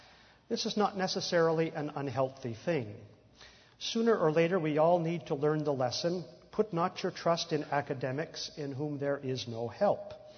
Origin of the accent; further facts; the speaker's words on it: Ontario, Canada; I come from Ontario, Canada, and in my trip down yesterday